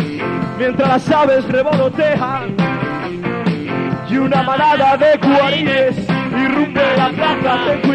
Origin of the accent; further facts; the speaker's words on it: Huebro, Andalusia, Spain; ¡Viva Huebro! Esta es mi tierra. Huebro, esta es mi tierra.